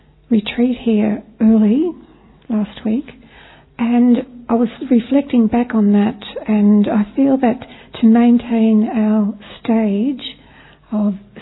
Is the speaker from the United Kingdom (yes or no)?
no; Australia; I'm from Australia.